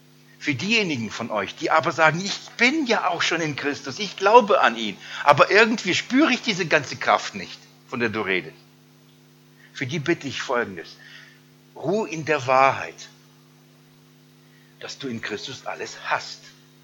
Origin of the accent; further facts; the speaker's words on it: Baden-Württemberg, Germany; Ich komme aus dem Schwabenland. Schaffen, schaffen, Häusle bauen.